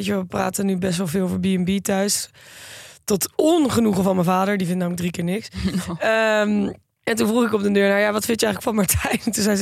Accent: Amsterdam, North Holland, Netherlands; En ik als geboren en getogen Amsterdammer ben erg verbaasd dat hij maar 10 keer naar Amsterdam is geweest.

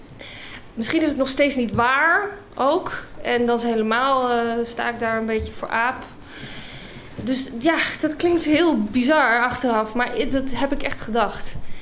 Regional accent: United Kingdom; Dutch is a second language; Want nogmaals, ik ben Brits.

